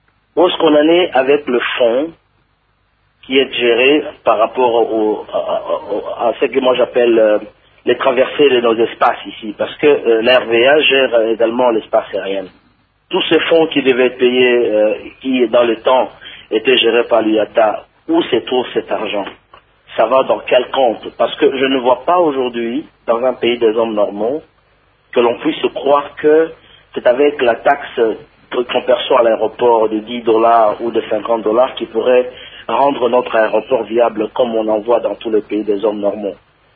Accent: DR Congo; Mais chez nous, au Congo, quand un visiteur arrive pour la première fois, le premier signe de désordre d'un pays désordonné, c'est à partir de l'aéroport.

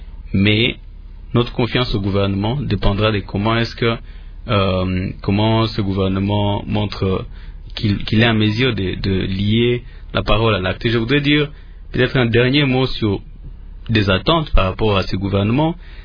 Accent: Goma, North Kivu, DR Congo; On a des populations de chez moi, à Goma, à Sake, dans le Rutshuru, à Beni et les autres qui vivent, dorment, ne sachant pas s'ils vont se réveiller le lendemain matin.

